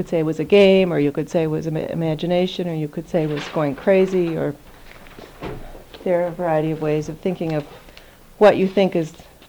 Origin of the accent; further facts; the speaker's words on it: Chicago, Illinois, United States; I'm from Chicago, and I love literature.